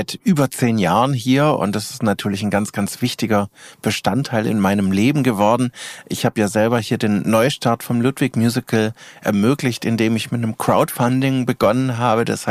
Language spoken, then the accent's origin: German; Stuttgart, Baden-Württemberg, Germany; now in Füssen, Germany; wobei tatsächlich habe ich immer noch meinen Erstwohnsitz in Stuttgart. Ich komme ja gebürtig aus Stuttgart, aber ich habe mit meiner Lebenspartnerin auch dauerhaft natürlich jetzt eine Wohnung bezogen in Füssen, schon seit 10 Jahren.